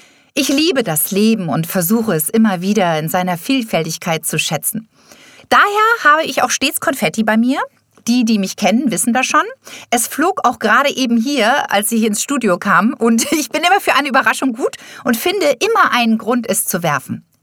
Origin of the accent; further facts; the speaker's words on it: Delmenhorst, Lower Saxony, Germany; born there; Ich bin gebürtig eigentlich aus Delmenhorst bei Bremen, bin Mutter von zwei wunderbaren Töchtern